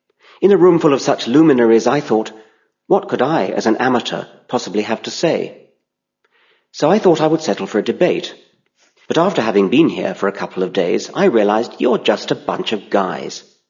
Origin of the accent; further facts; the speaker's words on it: Cambridge, East of England, United Kingdom; born there; I was born in Cambridge in 1952